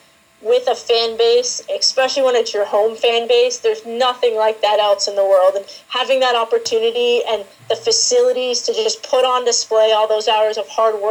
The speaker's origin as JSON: {"language": "English", "town": "Guelph", "region": "Ontario", "country": "Canada", "tie": "born or raised there", "said": "Especially for me, being from Ontario, growing up in Guelph, it's just a short drive away from most of my aunts and uncles"}